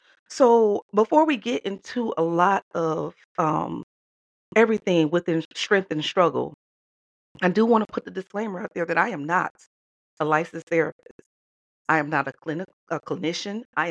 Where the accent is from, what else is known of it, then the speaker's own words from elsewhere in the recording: Detroit, Michigan, United States; no, I'm from Detroit, okay? I graduated from Southeastern High School. I went to Hutchinson Elementary School and I went to University Public School across the street from Cass Tech Middle School. So I am a thoroughbred Detroit gal, okay?